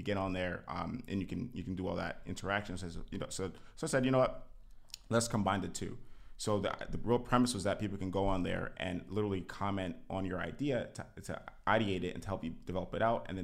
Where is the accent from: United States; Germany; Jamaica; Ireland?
Jamaica; accent: Jamaican; So yeah, the accent, but yeah. So I'm Jamaican and West Indian Italian for sure.